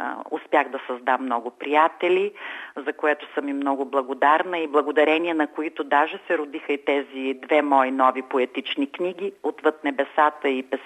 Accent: Rhodopes, Bulgaria; born there; also born or lived in Vratsa; Аз съм родопчанка по рождение, нищо, че съм живяла и работила дълги години във Враца.

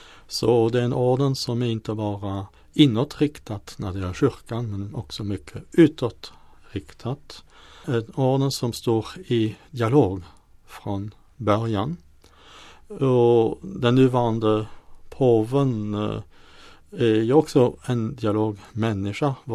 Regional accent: France; now in Sweden; Jag kommer från Frankrike, ja.

